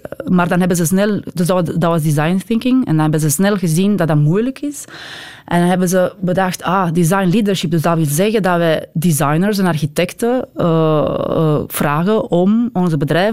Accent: Belgium; wij de Belgen, hè? Ik ben ook Belg

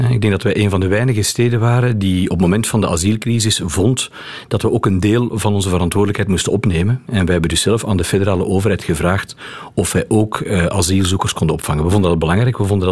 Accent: Mechelen, Antwerp, Belgium; Ik denk dat we daar als Mechelaars trots mogen

